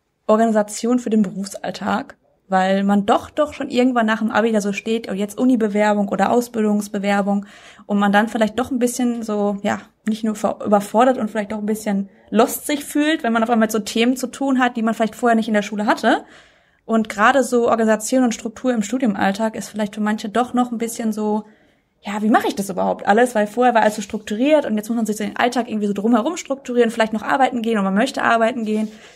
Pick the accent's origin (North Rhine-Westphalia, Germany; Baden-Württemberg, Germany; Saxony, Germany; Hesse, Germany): North Rhine-Westphalia, Germany; Gelsenkirchen; Da, wo der Moviepark ist. Gelsenkirchen. Das fängt schon an Kirchhellen. Also in Kirchhellen, Dorfgymnasium.